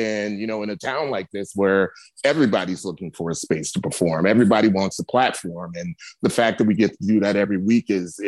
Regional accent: Cleveland, Ohio, United States; now in Los Angeles, United States; No, I'm not. I'm from Cleveland, Ohio.

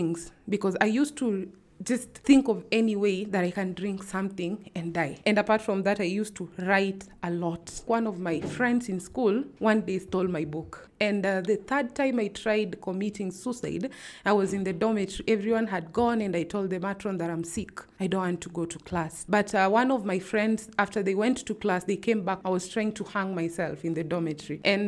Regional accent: Kibera, Nairobi, Kenya; growing up in Kibera, I used to know everything that you need to know to protect yourself

